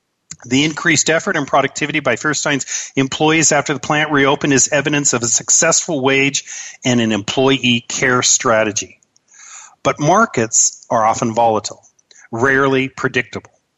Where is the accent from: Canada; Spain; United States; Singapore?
United States; Seattle, Washington; growing up in Seattle and around Lake Washington in the 70s, I personally had the pleasure of reading about and watching the amazing growth of Microsoft corporations.